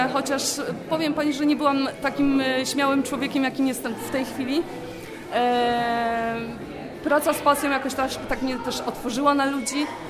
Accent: Mszczonów, Masovian Voivodeship, Poland; now in Bavaria, Germany; pochodzę ze Mszczonowa, mieszkam obecnie na Bawarii i przyjechałam do Mszczonowa

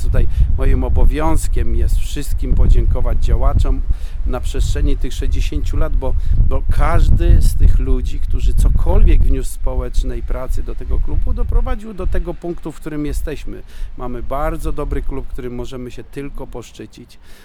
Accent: Mszczonów, Masovian Voivodeship, Poland; ja się urodziłem w tym mieście, więc odkąd tylko pamiętam

